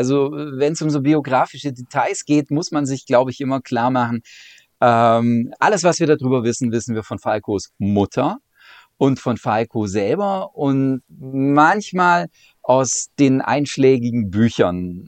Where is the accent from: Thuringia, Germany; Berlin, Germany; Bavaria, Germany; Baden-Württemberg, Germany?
Baden-Württemberg, Germany; ich komme ja aus der Nähe des Bodensees.